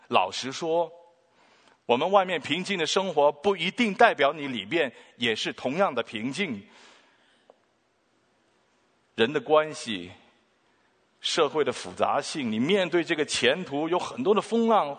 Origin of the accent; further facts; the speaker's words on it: Hong Kong; moved away as an adult; also born or lived in Taiwan; now in Canada; 其实我是生在香港哈，我是香港背景，但是我大概20岁我就来了加拿大。曾经有一段的时间呢，我是住过台湾，跟我爸爸还有我们家人哈，我们家人都住过台湾。